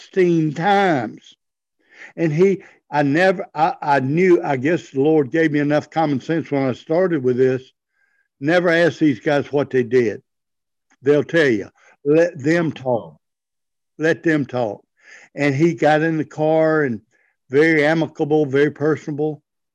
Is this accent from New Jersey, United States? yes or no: no; Spartanburg, South Carolina, United States; I said, well, I'm from Spartanburg originally, but I've lived in the Carolinas all my life, back in Spartanburg.